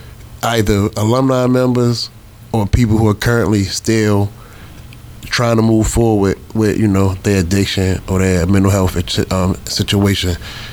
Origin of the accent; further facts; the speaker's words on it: Baltimore, Maryland, United States; now in Philadelphia, United States; I'm from Baltimore. And I commend Philadelphia for even giving me a chance to peacefully change my life in my recovery process.